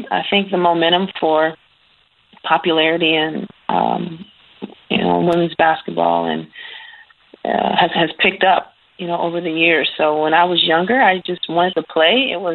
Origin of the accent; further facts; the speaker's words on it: Jefferson City, Missouri, United States; My childhood was very fun. I grew up, I was actually born in the Midwest. I was born in Jefferson City, Missouri. My mom has some extended family there that she's very close to, and she wanted to raise me with family and around that family.